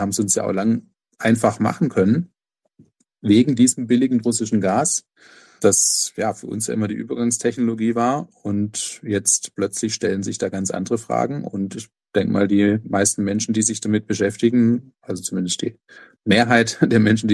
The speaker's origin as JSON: {"language": "German", "town": "Ludwigsburg", "region": "Baden-Württemberg", "country": "Germany", "tie": "born or raised there", "said": "nicht in meine Heimatstadt Ludwigsburg zu investieren"}